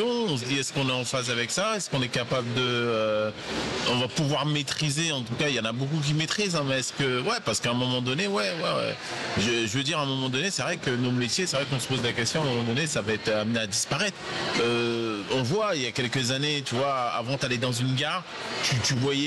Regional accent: Paris, Île-de-France, France; also born or lived in Goussainville; je viens de Paris, à la base moi je viens du 17e arrondissement, Porte d'Anière. Donc j'ai vécu là-bas très longtemps. Et donc mes parents, ils ont fait construire après à Goussainville, dans le 95, pareil.

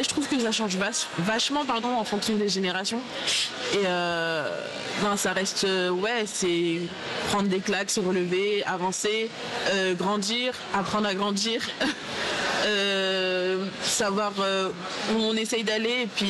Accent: Paris, Île-de-France, France; Oui, moi du coup je suis de Paris dans le 12e

